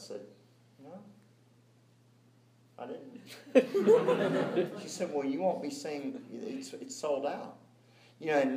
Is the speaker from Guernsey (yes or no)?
no; the South, United States; Now, I come from the South, and in the South, we drink the nectar of heaven.